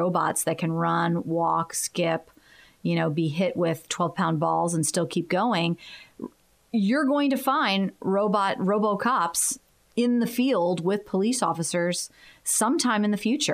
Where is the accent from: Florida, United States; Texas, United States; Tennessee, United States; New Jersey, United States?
Florida, United States; Tampa; now in Miami, United States; I am. Uh-huh. I'm originally from Tampa.